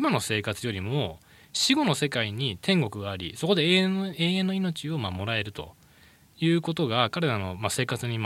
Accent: Mississippi, United States; でこれは実際そのミシシッピ州の自分の地元にあった教会で、

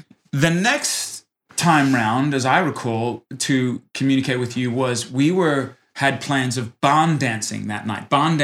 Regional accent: Australia; my interjection point as an Australian homeschooler was to say

